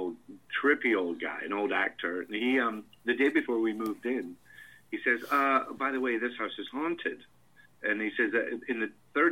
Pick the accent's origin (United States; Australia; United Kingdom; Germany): United Kingdom; Scotland; I grew up in Scotland, you know, where witches and warlocks and myths are just the norm.